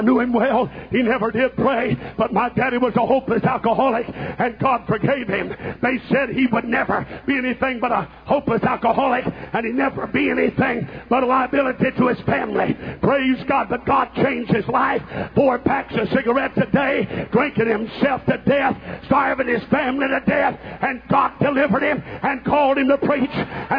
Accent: Portageville, Missouri, United States; Brother C.P. Kilgore came to my hometown of Portageville, Missouri, a little small town in southern Missouri, 1929.

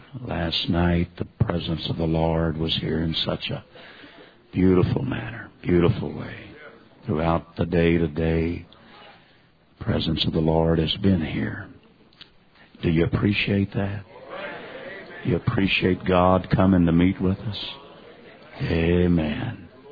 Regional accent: Kansas, United States; I want everybody to know I'm from Kansas too.

